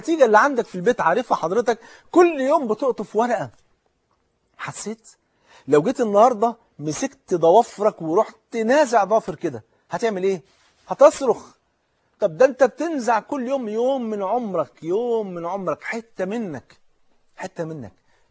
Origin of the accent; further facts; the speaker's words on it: Cairo, Cairo Governorate, Egypt; عندنا في الحي اللي أنا تربيت فيه في مصر القديمة